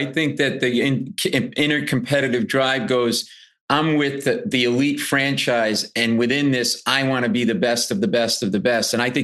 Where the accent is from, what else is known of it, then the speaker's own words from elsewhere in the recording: Rhode Island, United States; now in New York City, United States; I live in New York City. Okay, and I'm a Red Sox fan, a Patriot, because I grew up in Rhode Island.